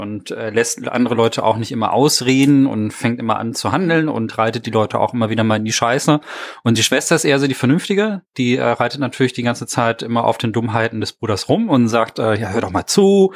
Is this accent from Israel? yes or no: no; Germany; Und als Deutscher ist man dann so, naja.